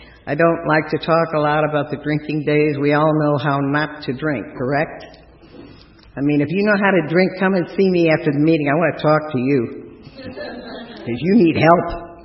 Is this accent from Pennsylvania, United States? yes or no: no; St. Louis, Missouri, United States; I came from St. Louis, and he's from St. Louis.